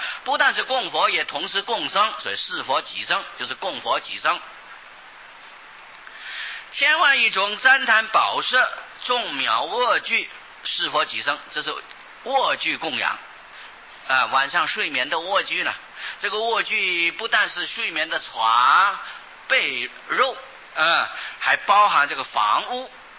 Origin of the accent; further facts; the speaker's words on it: China; 他们不像我们中国人呢、因为都是很冷，冬天冷呢